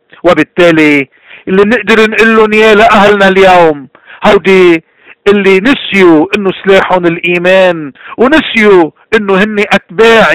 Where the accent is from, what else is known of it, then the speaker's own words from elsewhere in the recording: Lebanon; قديش نحن بحاجة اليوم كلبنانيين عموما وكمسيحيين تحديدا